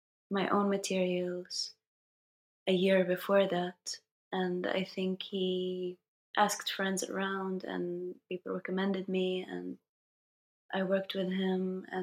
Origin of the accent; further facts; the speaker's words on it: Haifa, Haifa District, Israel; English is a second language; moved away; And I did like a theater production in Haifa in my hometown, but the budget was cut by the Minister of Culture. So I never really had back home like an option to like work.